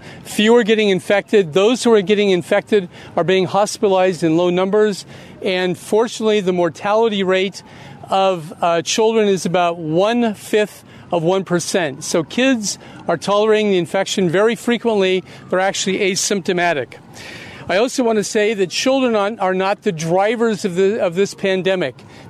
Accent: Santa Monica, California, United States; I'm a pediatrician from Santa Monica, California. I've been in private practice there for 36 years.

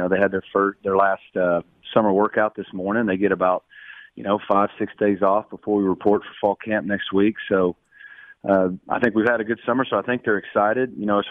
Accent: Arkansas, United States; now in Dallas, United States; I'm from Arkansas, not far from here

